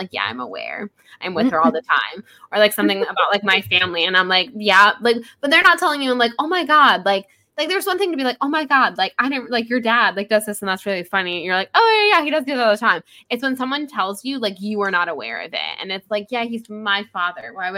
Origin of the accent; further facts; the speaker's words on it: Florida, United States; And people do it all the time to me about, like, growing up in Florida. And I'm like, yeah, I'm from here.